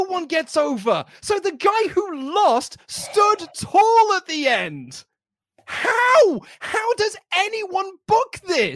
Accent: United Kingdom; I'm a British man, which means I've gone to British wrestling shows.

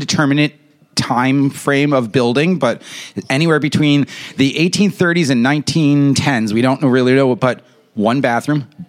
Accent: New York, United States; I mean, I'm a New Yorker.

